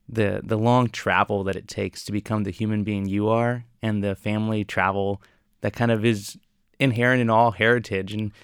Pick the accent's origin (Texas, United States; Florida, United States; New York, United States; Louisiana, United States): Texas, United States; San Antonio; it just meant a lot to me, even though I'm from San Antonio.